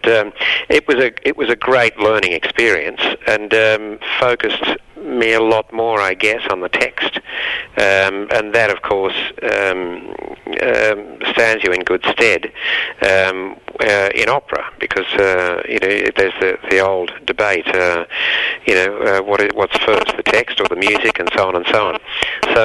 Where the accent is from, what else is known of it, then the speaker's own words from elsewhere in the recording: Sydney, New South Wales, Australia; also born or lived in Italy; now in Lismore, Australia; I was born in Sydney and grew up in Sydney.